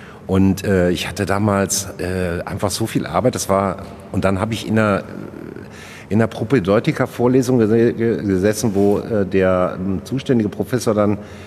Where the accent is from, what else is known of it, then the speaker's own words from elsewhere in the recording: Hattingen, North Rhine-Westphalia, Germany; ich kam ja aus Hattingen. Ich bin in Hattingen groß geworden.